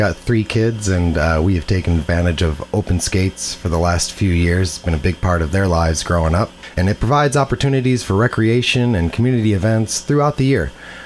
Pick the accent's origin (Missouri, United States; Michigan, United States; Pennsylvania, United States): Michigan, United States; Detroit; Yeah, I grew up near Detroit, and hockey was like baseball when I was growing up.